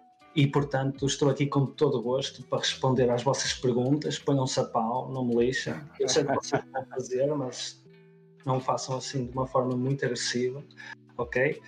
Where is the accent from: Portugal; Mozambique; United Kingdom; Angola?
Portugal; São João da Madeira, Aveiro; eu sou natural de São João da Madeira. E fui para a Vila do Conde viver